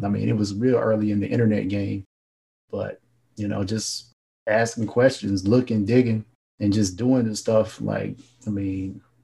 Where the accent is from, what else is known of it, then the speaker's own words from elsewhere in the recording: North Carolina, United States; Yeah. I'm from North Carolina.